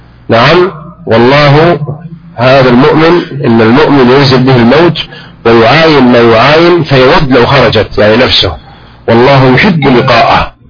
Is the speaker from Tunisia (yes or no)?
no; Saudi Arabia; وترون عندنا في المملكة العربية السعودية